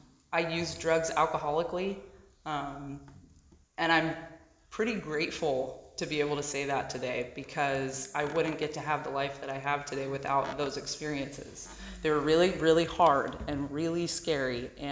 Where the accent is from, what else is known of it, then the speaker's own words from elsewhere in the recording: Los Osos, California, United States; growing up in Los Osos, as I'm sure a lot of you know, it's a really small town. There's not a lot to do. A lot of people go there to retire.